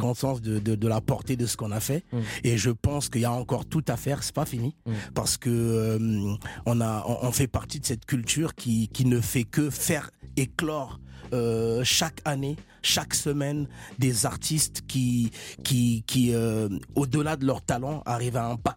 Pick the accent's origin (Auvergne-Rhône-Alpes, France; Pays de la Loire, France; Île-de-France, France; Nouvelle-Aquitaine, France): Île-de-France, France; Meaux; Dans le quartier où j'ai grandi, à Beauval, à Meaux